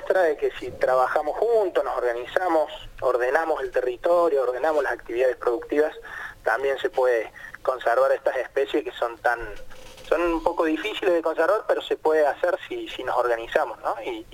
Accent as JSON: {"language": "Spanish", "region": "Córdoba", "country": "Argentina", "tie": "born or raised there", "moved": "as an adult", "lives_now": "Misiones, Argentina", "said": "Yo soy cordobés, sí, formado en Córdoba, pero vivo hace bastante tiempo en Misiones, hace 20 años ya"}